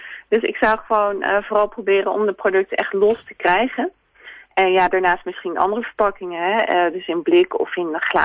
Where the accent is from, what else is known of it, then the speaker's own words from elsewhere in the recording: Amsterdam, North Holland, Netherlands; Ik kom zelf uit Amsterdam.